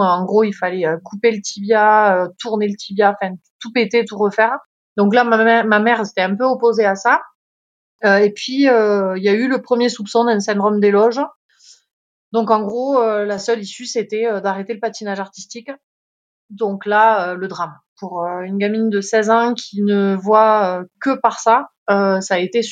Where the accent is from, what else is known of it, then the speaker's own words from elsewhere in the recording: Font-Romeu, Occitanie, France; j'ai 37 ans, je suis originaire des Pyrénées-Orientales, Font-Romeu plus précisément.